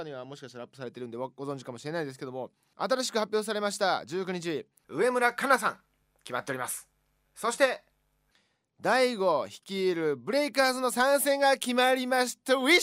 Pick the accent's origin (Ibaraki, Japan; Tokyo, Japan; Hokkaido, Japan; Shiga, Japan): Shiga, Japan; 僕と同じく滋賀県出身